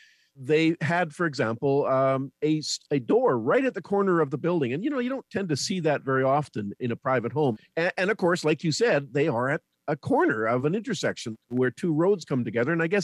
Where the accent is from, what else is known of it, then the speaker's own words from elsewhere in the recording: Winnipeg, Manitoba, Canada; Well, I grew up in Charleswood, and I attended Dieppe School.